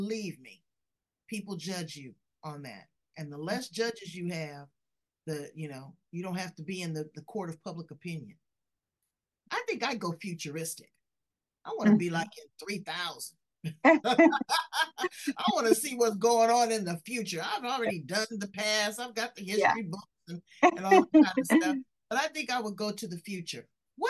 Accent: California, United States; And I'm from California. I'm friendly. Hey, how you doing?

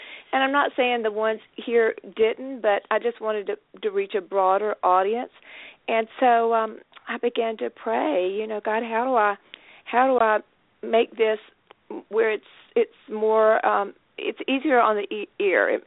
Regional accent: the South, United States; accent: Southern; now in Baltimore, United States; I'm not really from Baltimore, even though I've lived here a number of years. There are three things I guess I hang on to from the South: my boys

